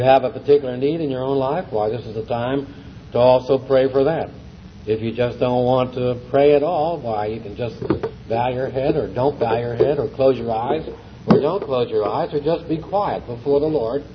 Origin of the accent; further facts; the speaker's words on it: New York, United States; also born or lived in Philadelphia; And when we were growing up around New York and Philadelphia